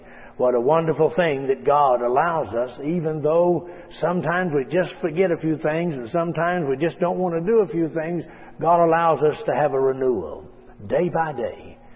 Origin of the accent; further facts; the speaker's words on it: West Virginia, United States; I'm from West Virginia. I heard somebody else from West Virginia.